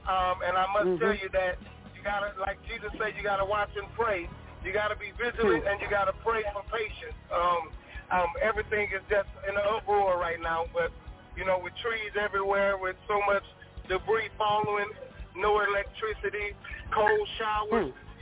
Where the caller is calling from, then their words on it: Louisiana, United States; I was calling from Louisiana.